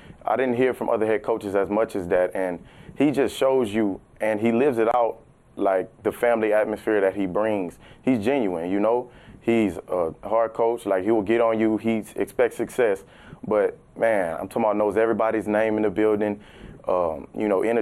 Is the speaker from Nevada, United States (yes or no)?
no; Baton Rouge, Louisiana, United States; But I would say growing up in Baton Rouge, it's like I never really had a favorite team. Of course, I always watch LSU. That's the home team, you know.